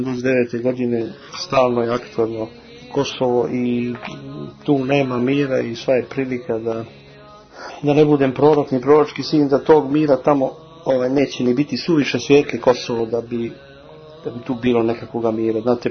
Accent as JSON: {"language": "Serbian", "region": "Belgrade", "country": "Serbia", "tie": "born or raised there", "said": "ja sam odrastao pored Saborne crkve u Beogradu"}